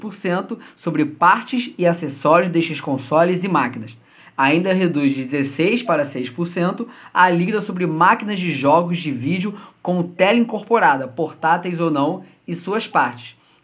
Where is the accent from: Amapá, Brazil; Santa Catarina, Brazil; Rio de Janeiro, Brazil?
Rio de Janeiro, Brazil; E eu sou do Rio de Janeiro, pra quem estiver me escutando.